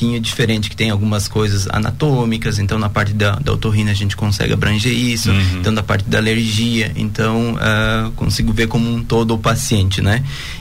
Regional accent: Pinhalzinho, Brazil; sou natural de Pinhalzinho, né? Uhum. Aí, sou do interior de Pinhalzinho, então, eu era agricultor, a gente tinha aviário, vaca de leite

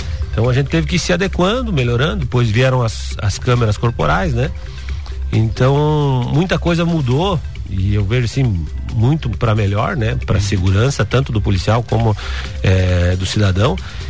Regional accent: Xaxim, Santa Catarina, Brazil; Sou nascido, criado aqui em Xaxim, né? Daí fiquei 18 anos aqui e daí optei por voltar.

